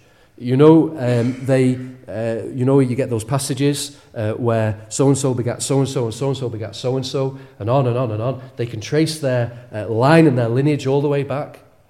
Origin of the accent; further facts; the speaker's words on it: Wales, United Kingdom; born there; because I was born in Wales, because I'm a Westerner